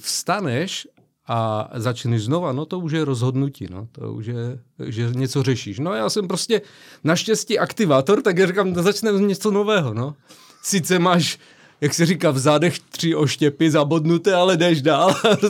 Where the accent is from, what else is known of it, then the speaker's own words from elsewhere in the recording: Liberec, Liberec Region, Czechia; Víte, já jsem z Liberce